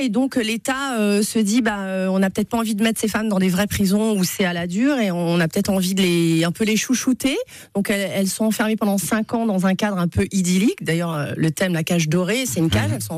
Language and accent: French; Paris, Île-de-France, France; Alors, moi, à la base, je viens de Paris, donc je suis installée ici depuis un an.